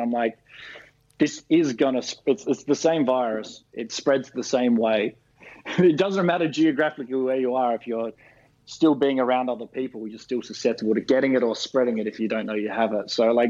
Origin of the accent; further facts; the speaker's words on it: Australia; now in New York, United States; It feels a bit scary being an Australian here